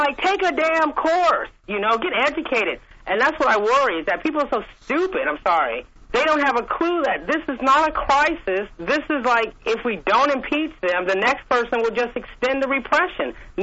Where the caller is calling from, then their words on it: California, United States; I'm calling from California.